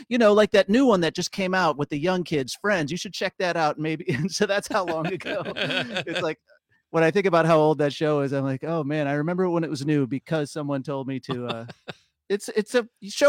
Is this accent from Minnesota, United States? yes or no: no; Waukegan, Illinois, United States; Yeah, I grew up in Waukegan, Illinois. Shout out to Waukegan.